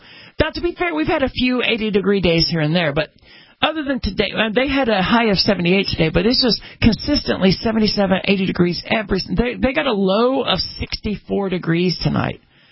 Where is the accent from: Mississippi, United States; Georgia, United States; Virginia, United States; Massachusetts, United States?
Mississippi, United States; I'm from Mississippi, which is borderline tropical rainforest.